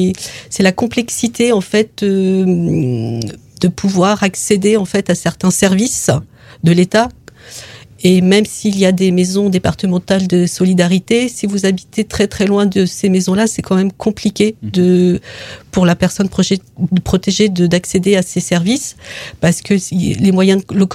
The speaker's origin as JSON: {"language": "French", "town": "Loches", "region": "Centre-Val de Loire", "country": "France", "said": "Moi, je suis de Loche."}